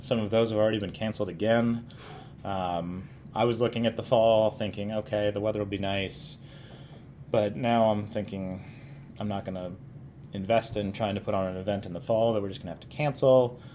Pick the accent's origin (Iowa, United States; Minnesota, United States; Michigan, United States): Iowa, United States; Iowa City; I grew up there in Iowa City, and then I went to college in northern New York, 7 hours from New York City.